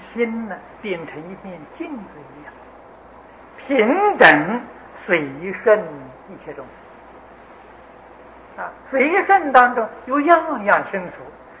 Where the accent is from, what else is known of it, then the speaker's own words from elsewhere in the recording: China; 就是我们中国人俗话讲读万卷书